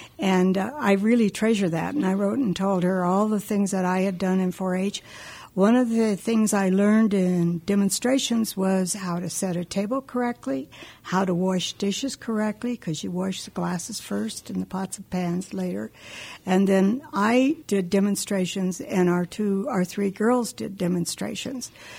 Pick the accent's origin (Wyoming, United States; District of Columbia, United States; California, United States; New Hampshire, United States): Wyoming, United States; Hillsdale; born there; My mother was born in the same house that I was born in Hillsdale